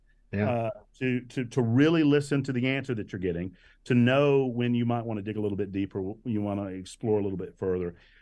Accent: Augusta, Georgia, United States; I grew up in Augusta, or just outside of Augusta, Georgia.

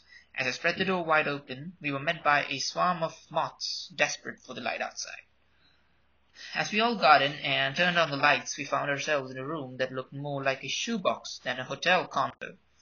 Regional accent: Mumbai, Maharashtra, India; English is a second language; from India. I'm 16

